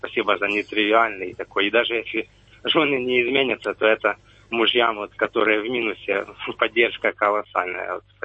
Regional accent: Ukraine; now in Denmark; ну, мы в Дании, вот женщина с России, я с Украины

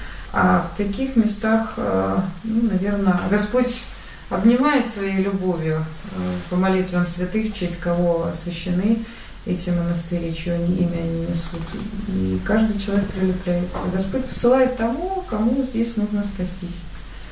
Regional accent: Donetsk, Donetsk Oblast, Ukraine; Поскольку я сама из Донецка.

